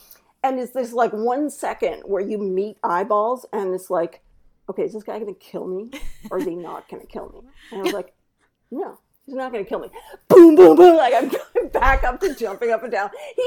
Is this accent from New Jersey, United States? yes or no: yes; New Jersey, United States; Oh, no. I grew up in New Jersey. It was a New Jersey suburb that was like, it's like, you know, if you drove on a really good day, it'd be like 20 minutes.